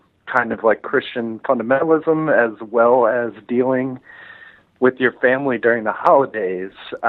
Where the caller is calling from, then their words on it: Baltimore, Maryland, United States; from Baltimore.